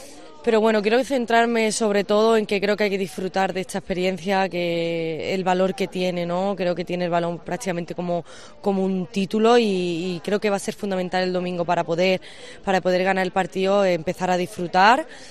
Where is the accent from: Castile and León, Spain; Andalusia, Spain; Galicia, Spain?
Andalusia, Spain; Málaga; encima, como malagueña, ¿no?, que soy